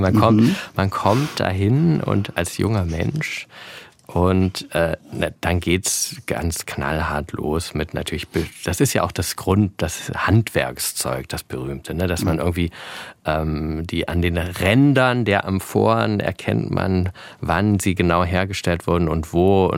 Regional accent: Baden-Württemberg, Germany; ich bin aufgewachsen in Süddeutschland, da im ländlichen Oberschwaben, und es war einfach ja auch so ein altes Bauernhaus

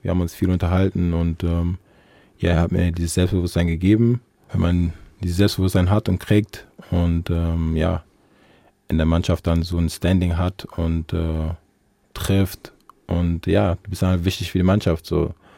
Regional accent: Aachen, North Rhine-Westphalia, Germany; Ich bin ja in Aachen aufgewachsen.

